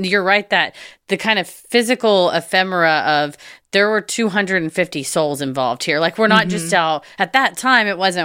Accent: Massachusetts, United States; now in Upstate New York, United States; I live in upstate New York, and this was taking place back in my hometown in Massachusetts

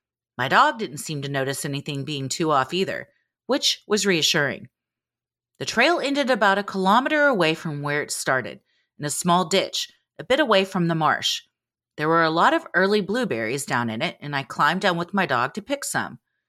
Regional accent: Norway; English is a second language; English isn't my first language, and it's hard to describe something you can't comprehend in a language that isn't your own. I hope you enjoy it either way. First, some context. I've grown up in the middle of Norway, a region known for sprawling mountains

